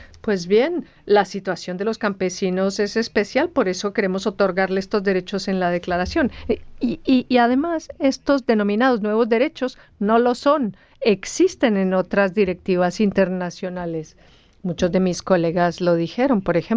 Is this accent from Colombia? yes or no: no; Kerala, India; Yo, por ejemplo, vengo de Kerala, una zona costera de la India. La mayoría de nuestro estado da sobre la costa